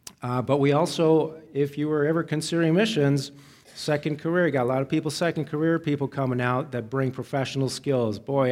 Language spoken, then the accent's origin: English; Tokyo, Japan; kids like me growing up in Tokyo, speaking English, going to international school.